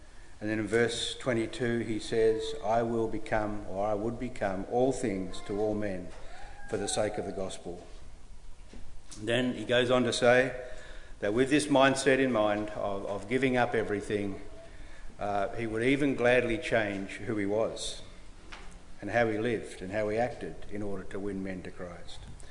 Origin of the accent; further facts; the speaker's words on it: Australia; I say I was raised in an exclusive brethren, or I'm an Aussie.